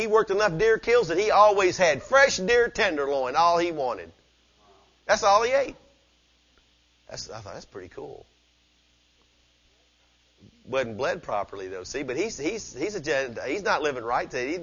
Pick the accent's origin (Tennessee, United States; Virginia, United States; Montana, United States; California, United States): Tennessee, United States; we're from Tennessee, and we can do all that, but that's just fun, right?